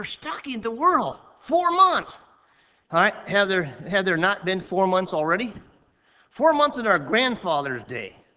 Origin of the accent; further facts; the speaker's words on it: United States; I'm from America, all right?